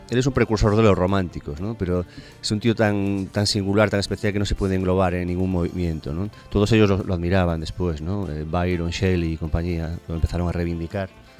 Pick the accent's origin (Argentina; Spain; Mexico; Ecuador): Spain; Galicia; canto en varios idiomas, en gallego, por supuesto, soy de Galicia, en castellano también, en italiano. En inglés también cantaba